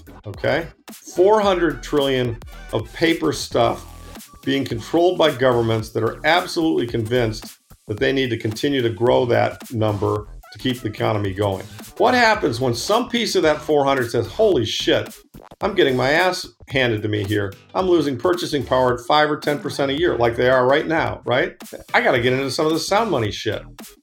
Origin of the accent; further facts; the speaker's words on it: Ann Arbor, Michigan, United States; I grew up in the Midwest, Ann Arbor, went to college, went to Wall Street, worked there for a few years, got an MBA.